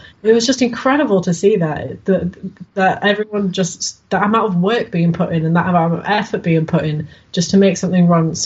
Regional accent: United Kingdom; because we're British and that's what happens.

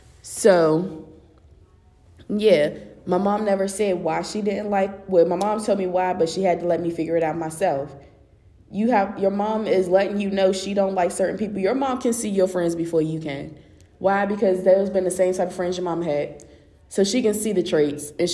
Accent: Hagerstown, Maryland, United States; I grew up in Hagerstown. If people don't know where Hagerstown is, baby, good.

